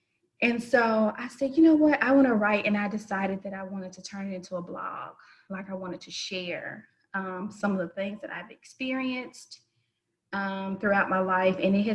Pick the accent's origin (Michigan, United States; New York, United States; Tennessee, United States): Tennessee, United States; Memphis; I am 34 years old, born and raised in Memphis, Tennessee.